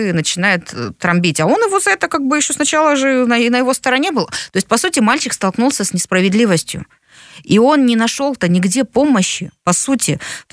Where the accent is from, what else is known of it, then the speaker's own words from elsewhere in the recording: Bishkek, Kyrgyzstan; я выросла в Бишкеке на Дзержинке, тогда это был район Дзержинка, Нижняя Разбекова там